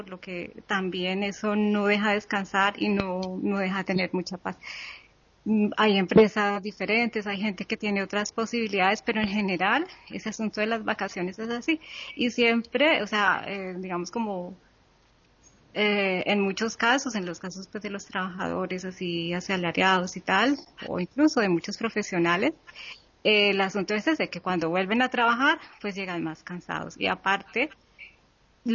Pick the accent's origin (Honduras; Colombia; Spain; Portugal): Colombia; la situación de vacaciones en Cali, en mi país.